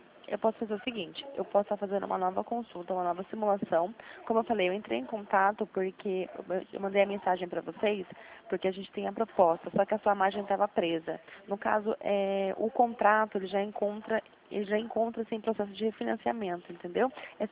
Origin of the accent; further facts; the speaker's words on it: São José dos Campos, São Paulo, Brazil; eu sou de São José dos Campos, escritório de São José dos Campos.